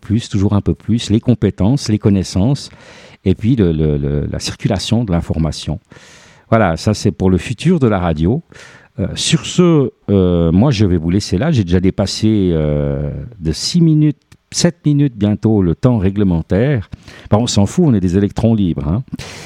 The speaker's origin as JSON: {"language": "French", "country": "Switzerland", "said": "On le voit chez nous en Suisse avec les trois langues nationales, quatre, parce qu'il y a encore le romanche"}